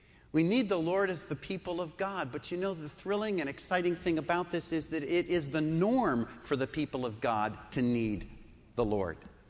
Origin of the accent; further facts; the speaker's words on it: New York, United States; I was from the New York area, and that we had spent all of our lives, childhood, teenage years, and adult lives so far on the East Coast